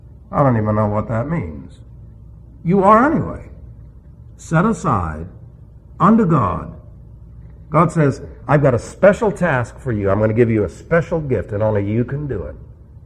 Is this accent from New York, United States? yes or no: yes; New York City, New York, United States; Remember, I'm from New York City, and so we say de-pope.